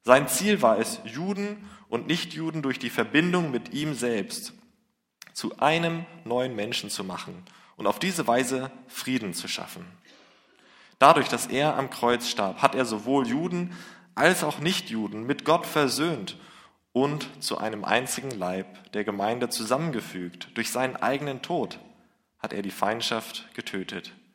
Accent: Lübeck, Schleswig-Holstein, Germany; Ich komme aus der Hansestadt Lübeck, da gibt es 5 Riesen, große, schöne Kirchen.

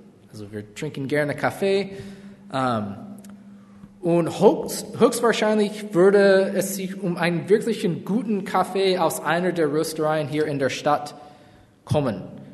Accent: Texas, United States; now in Hamburg, Germany; Meine Familie und ich wohnen hier in Hamburg seit 2018. Wir kommen aus den Staaten, also besonders aus Texas

